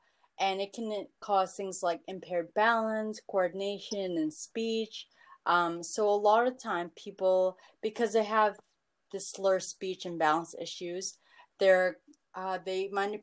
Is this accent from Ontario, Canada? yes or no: yes; Toronto, Ontario, Canada; I am from Toronto